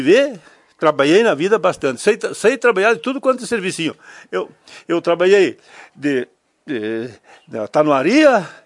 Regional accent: Gaurama, Rio Grande do Sul, Brazil; now in Lagoa Vermelha, Brazil; Gaurama, Barros, antigamente era Barros, lá perto de Xim, Gaurama hoje.

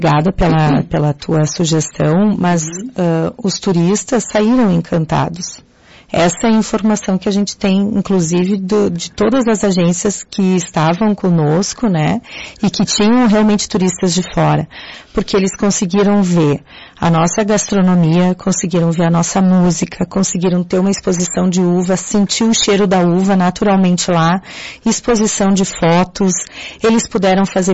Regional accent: Caxias do Sul, Rio Grande do Sul, Brazil; Eu entendo, assim, porque eu sou de Caxias, eu também lembro de várias festas, né?

